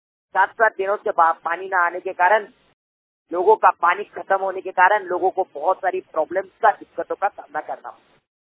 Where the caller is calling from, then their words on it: Aurangabad, Maharashtra, India; Mobile वाणी reporter … Maharashtra के औरंगाबाद जिले से बात कर रहा हूँ।